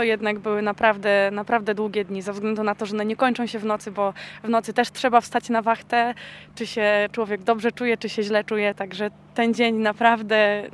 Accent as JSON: {"language": "Polish", "region": "Lower Silesian Voivodeship", "country": "Poland", "said": "To znaczy ja pochodzę z Dolnego Śląska, także tradycji marynarskich w mojej rodzinie nie ma."}